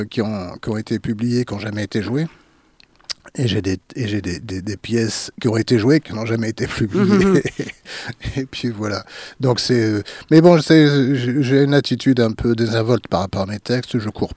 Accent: Paris, Île-de-France, France; born there; Moi, je suis né, mon père a grandi en Charente. Et moi, je suis né à Paris, dans le 4e arrondissement.

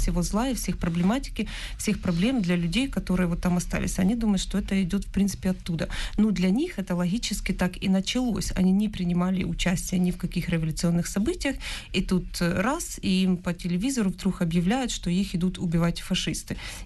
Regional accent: Lviv Oblast, Ukraine; now in Kyiv, Ukraine; можно сказать, сама со Львовской области вообще родом, хотя и живу в Киеве полжизни. Но я просто как человек, как украинка.

